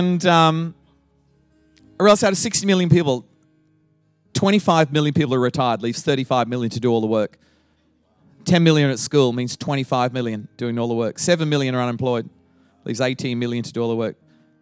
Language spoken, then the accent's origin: English; Australia; accent: Australian; I sound like an Australian because I haven't lost my Aussie accent.